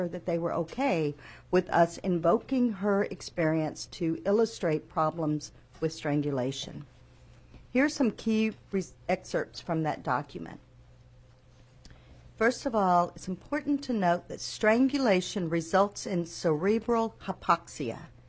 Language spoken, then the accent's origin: English; Kentucky, United States; I'm originally from Western Kentucky. My family's been there for five generations being farmers. I grew up knowing seven of my eight great-grandparents.